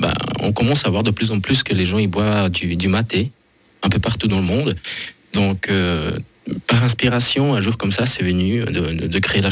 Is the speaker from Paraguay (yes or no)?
yes; Paraguay; Chez nous, au Paraguay, on fait la pause télé.